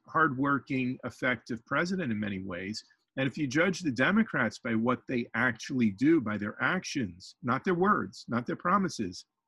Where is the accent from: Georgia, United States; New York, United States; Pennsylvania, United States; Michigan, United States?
New York, United States; And I'm from New York, you know, sticks and stones can hurt my bones, but names will never harm me.